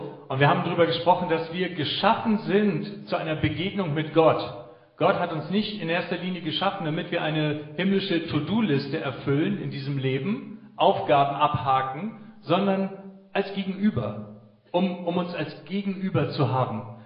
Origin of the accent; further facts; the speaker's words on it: Hamburg, Germany; das ist mein Freund Henrik Jacobi, wir sind aus Hamburg zu Gast